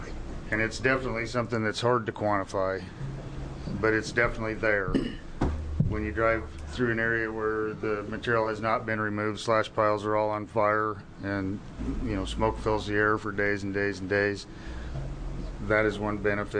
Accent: Bend, Oregon, United States; I'm from Bend.

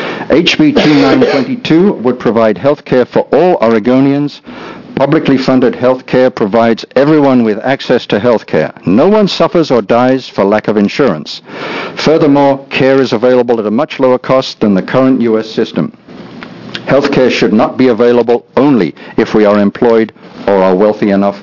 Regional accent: England, United Kingdom; now in United States; I come from England.

